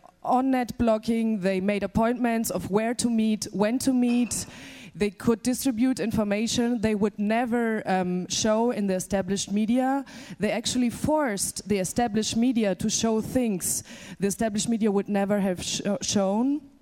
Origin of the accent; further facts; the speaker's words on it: Greece; English is a second language; Yes, I come from Greece, and blogging is very big in Greece.